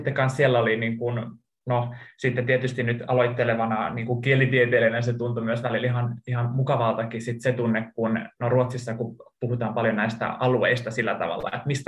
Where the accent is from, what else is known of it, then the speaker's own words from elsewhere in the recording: Turku, Southwest Finland, Finland; mä kerroin, että mä oon Suomesta ja vielä tästä niin kun Turusta